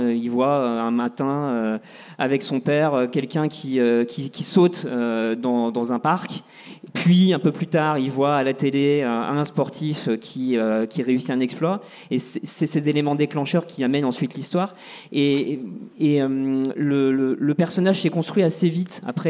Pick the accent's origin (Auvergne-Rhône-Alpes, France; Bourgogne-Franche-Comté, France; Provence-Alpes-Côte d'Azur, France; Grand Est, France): Grand Est, France; je suis originaire de Lorraine